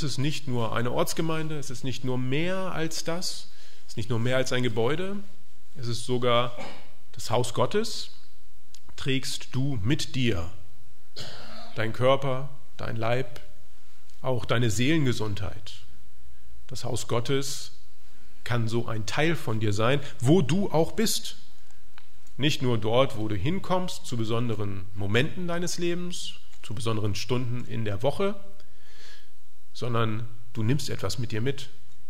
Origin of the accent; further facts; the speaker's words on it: Salzgitter, Lower Saxony, Germany; nämlich in unserer Dorfkirche damals in Salzgitter, wo ich aufgewachsen bin.